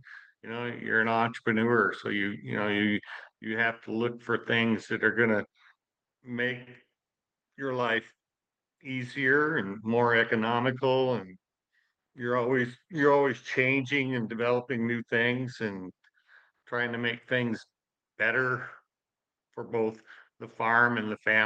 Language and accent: English; Powell, Wyoming, United States; Yes. Yeah. I was born and raised in Powell.